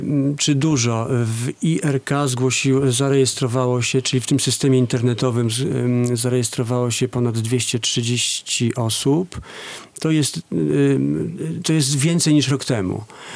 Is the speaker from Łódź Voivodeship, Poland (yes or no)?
no; Szczecin, West Pomeranian Voivodeship, Poland; Ja jestem ze Szczecina, stamtąd pochodzę.